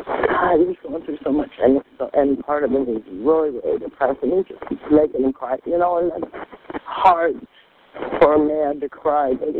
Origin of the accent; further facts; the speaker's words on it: Mississippi, United States; I'm here from Mississippi taking care of my dad, and he knows a lot of places out here that I don't know.